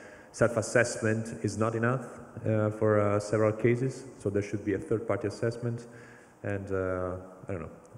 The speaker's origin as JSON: {"language": "English", "town": "Brussels", "region": "Brussels-Capital Region", "country": "Belgium", "second_language": "English", "said": "And I'm coming from Brussels, so my question will be related to the European pieces of legislation you mentioned."}